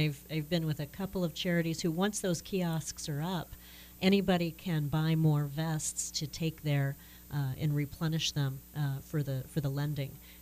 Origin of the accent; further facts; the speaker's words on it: Juneau, Alaska, United States; Growing up in Juneau, it was mandated because we were all on the water down there.